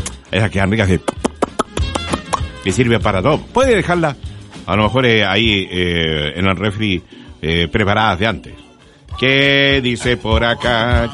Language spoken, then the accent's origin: Spanish; Chile; ¡somos los chilenos!